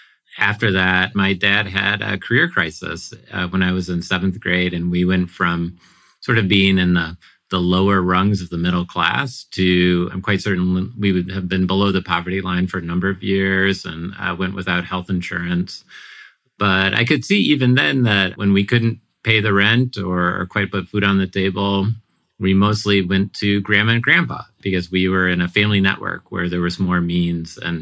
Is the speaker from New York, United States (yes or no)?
no; Ann Arbor, Michigan, United States; You know, I'm from the Ann Arbor area, which is where I live now.